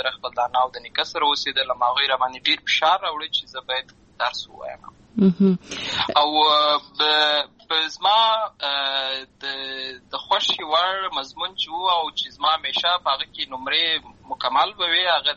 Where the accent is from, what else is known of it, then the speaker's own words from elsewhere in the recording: Lashkar Gah, Helmand, Afghanistan; born there; also born or lived in Uruzgan; زه په اصل کې د اوروزګان ولایت یم اما زه په هلمند ولایت لشکرګاه کې پیدا شوی یم